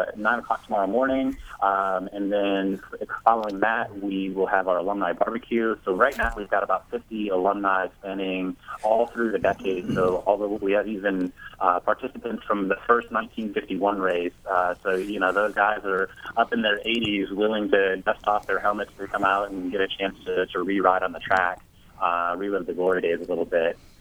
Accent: Indiana, United States; I grew up in Indiana. I'm a native Hoosier, and just my family, we would always go to the 500 every May.

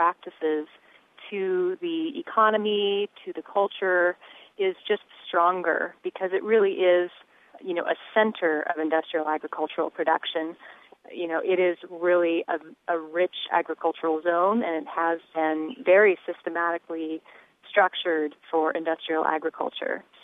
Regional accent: Montana, United States; Even though I was from Western Montana, which is very far away in social and geographical feature terms from Eastern Montana

